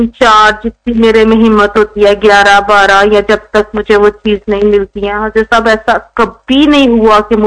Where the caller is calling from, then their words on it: New Zealand; میں New Zealand سے بول رہی ہوں.